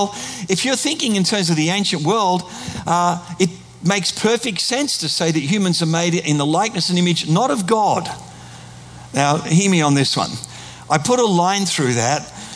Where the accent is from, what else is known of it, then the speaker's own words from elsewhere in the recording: Australia; I'm an Aussie